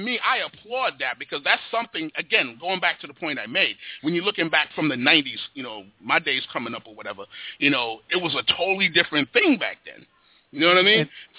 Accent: Brooklyn, New York, United States; I come from Brooklyn, New York.

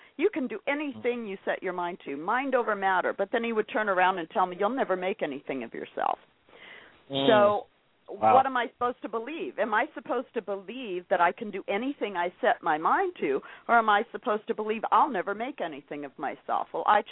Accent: Colorado, United States; also born or lived in Los Angeles; And so I was raised in Colorado, and when I got to be about 18 years old, I was born out here in Los Angeles, but my parents moved to Colorado when I was about 2 years old

